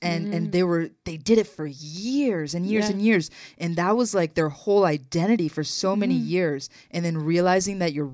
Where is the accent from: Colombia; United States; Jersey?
Colombia; We're both … We're both from Columbia.